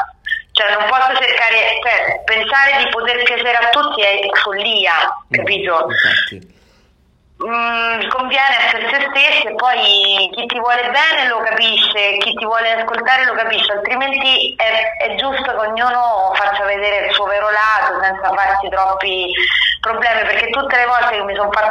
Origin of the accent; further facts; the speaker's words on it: Rome, Lazio, Italy; born there; è grazie al fatto che sono nata a Roma, perché nel senso la mia ironia è l'ironia tipica del romano